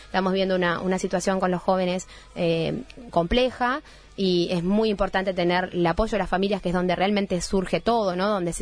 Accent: Uruguay; nosotros somos, el uruguayo somos personas inteligentes, somos pocos

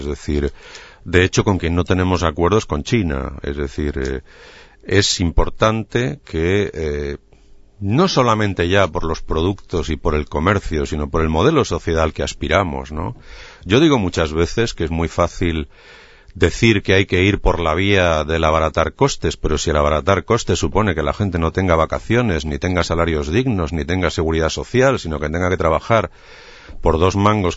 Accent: Spain; Yo soy español

